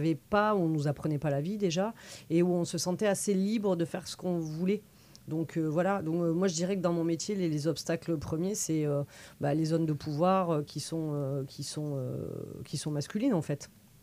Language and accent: French; Perpignan, Occitanie, France; moi, je viens de Perpignan, à la base. Et donc, le Sud, hyper macho, très sexiste